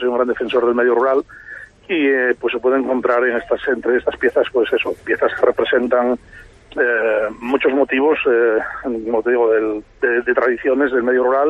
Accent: Navelgas, Asturias, Spain; un concurso internacional de folk que hacíamos desde mi tierra en Asturias, desde Navelgas

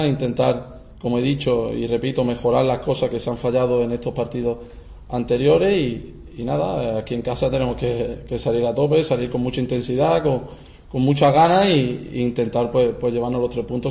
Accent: Málaga, Andalusia, Spain; es la que yo conozco como malagueño y como jugador, que también he sido aficionado y he ido muchísimos años al estadio como aficionado.

